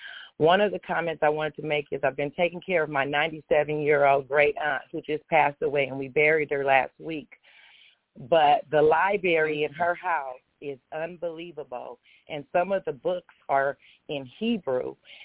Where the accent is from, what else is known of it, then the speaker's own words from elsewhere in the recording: California, United States; We're from California.